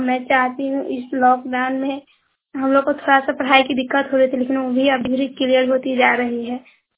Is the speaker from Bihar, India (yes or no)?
yes; Bihar, India; मैं मखदुमपुर सदैया पंचायत की रहने वाली हूँ और मेरे जिला का नाम मुजफ्फरपुर है।